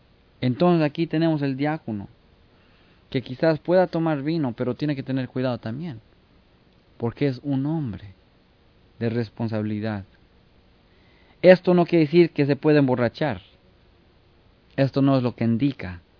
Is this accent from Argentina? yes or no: no; Mexico; Yo me acuerdo de niño en México y cuando íbamos a comer con mis abuelos y nos daban vino con agua.